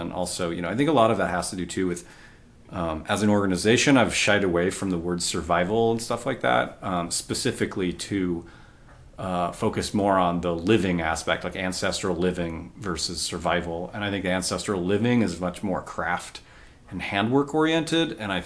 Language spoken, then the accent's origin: English; United States; I'm so white. I'm so ignorant. I'm white American middle class. I grew up in this, in the Shire, essentially.